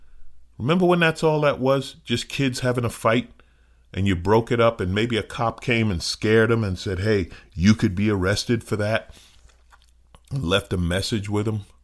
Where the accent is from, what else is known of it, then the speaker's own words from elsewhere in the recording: New York, United States; I'm a city kid. I grew up in New York